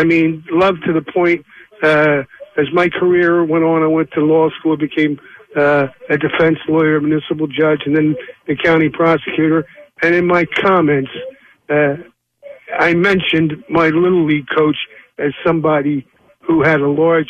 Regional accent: Trenton, New Jersey, United States; I grew up in Trenton.

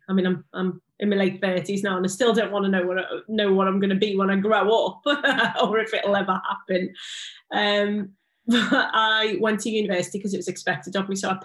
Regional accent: Liverpool, North West England, United Kingdom; accent: Scouse; I am a Scouser. I am from Liverpool. So it all started with me in Liverpool, went to, you know, local high school. I'm from a council estate in Liverpool.

